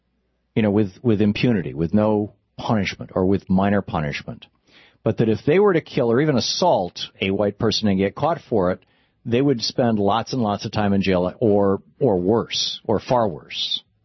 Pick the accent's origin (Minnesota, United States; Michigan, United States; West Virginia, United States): Michigan, United States; Lansing; also born or lived in Vermont / New Hampshire; I lived in Vermont and New Hampshire, which are both very, very white states. I grew up in Lansing, Michigan, in a white part of town.